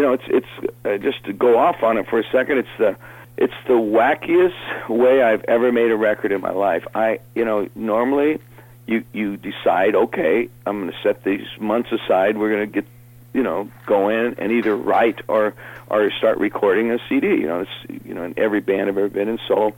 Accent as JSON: {"language": "English", "country": "United States", "said": "and here I'm an American guy, and we're at war"}